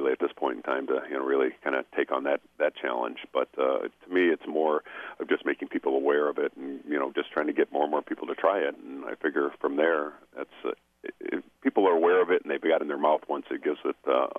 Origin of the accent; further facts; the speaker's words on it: Illinois, United States; I grew up here in Illinois myself, and we used to go fishing for smelts quite often